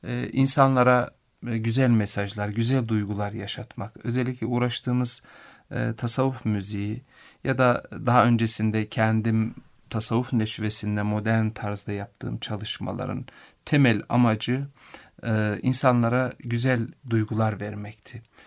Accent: Yahyalı, Kayseri, Turkey; Ben Kayseri Yahyalı doğumluyum. Ve okulumu İmam Hatip Lisesi'ni orada bitirdim. Sonra Marmara Üniversitesi İlahiyat Fakültesi'ne geldim 88 yılında.

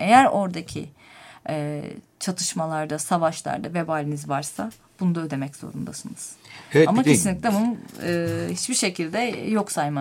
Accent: Antakya, Hatay, Turkey; zaten biliyorsunuz Antakyalıyım. Hani kendi memleketime gidip geldikçe halktaki huzursuzluğu da görüyorum.

